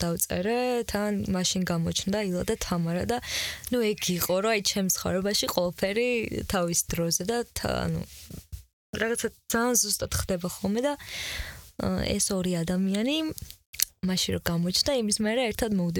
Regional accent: Batumi, Adjara, Georgia; ბათუმიდან ვარ მუსიკოსი.

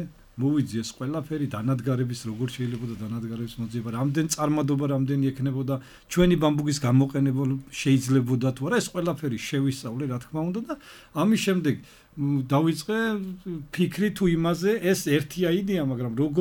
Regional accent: Kobuleti, Adjara, Georgia; ეხლა ქობულეთიდან ვარ მე წარმოშობით ქობულეთში ცხოვრობ

